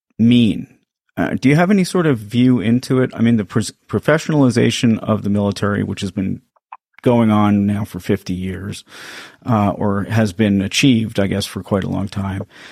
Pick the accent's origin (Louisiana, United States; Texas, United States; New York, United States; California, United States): New York, United States; New York City; now in Washington, D.C., United States; I grew up in New York City. I live in Washington, D.C.